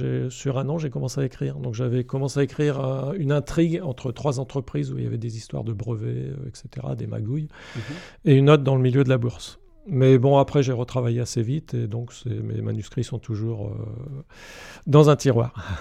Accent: Soissons, Hauts-de-France, France; born there; Alors, je suis né en 1960 à Soissons.

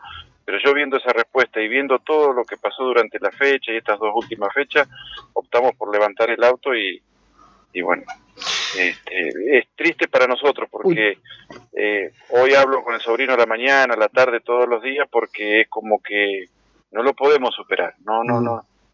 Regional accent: Alpachiri, La Pampa, Argentina; now in Puan, Argentina; si bien estoy radicado en Puan … somos de Alpachiri. Entonces, mi mamá vive en Alpachiri.

